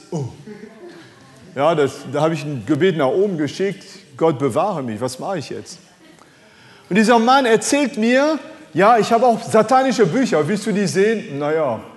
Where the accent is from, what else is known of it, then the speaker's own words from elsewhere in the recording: France; first language French; German is a second language; now in Germany; Das ist Französisch, meine Muttersprache.